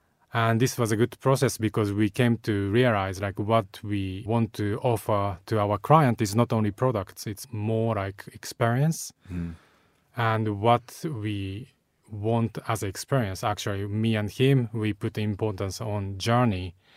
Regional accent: Japan; So I was born and raised in Japan, in a very traditional family.

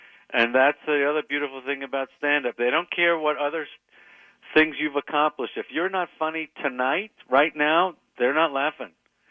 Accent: New York, United States; I'm very defensive and proud of being a New Yorker.

